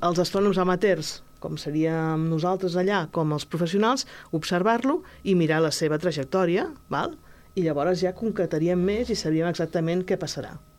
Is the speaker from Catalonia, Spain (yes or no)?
yes; Sabadell, Catalonia, Spain; born there; Jo visc a castellà, però jo vaig néixer a Sabadell.